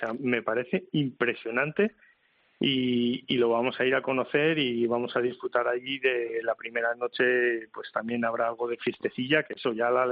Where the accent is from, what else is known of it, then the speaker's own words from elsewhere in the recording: San Sebastián, Basque Country, Spain; yo soy de San Sebastián y de la Real, por supuesto.